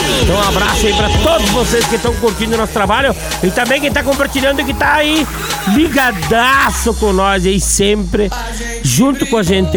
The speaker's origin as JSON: {"language": "Portuguese", "town": "Bagé", "region": "Rio Grande do Sul", "country": "Brazil", "said": "Eu sou de Bagé. Rio Grande do Sul."}